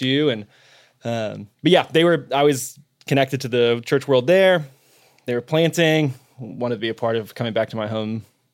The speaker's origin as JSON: {"language": "English", "town": "Salt Lake City", "region": "Utah", "country": "United States", "tie": "born or raised there", "said": "So I'm from Salt Lake originally."}